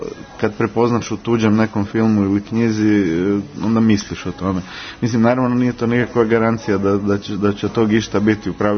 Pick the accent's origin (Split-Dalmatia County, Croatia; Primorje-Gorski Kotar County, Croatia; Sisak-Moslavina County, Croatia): Sisak-Moslavina County, Croatia; Sisak; born there; now in Zagreb, Croatia; ja sam rođen u Sisku, živim u Zagrebu i Sisak mi je vrlo često mjesto gdje snimam filmove.